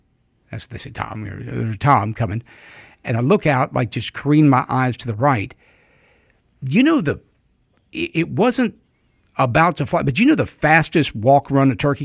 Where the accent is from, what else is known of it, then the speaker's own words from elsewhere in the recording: Alabama, United States; I said, we're from Alabama.